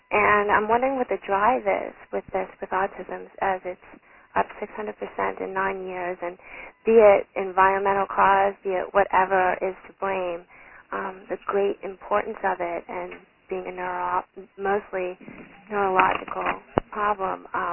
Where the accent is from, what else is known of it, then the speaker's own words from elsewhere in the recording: Corona, California, United States; I'm from Corona, California, and I'm a student of psychology.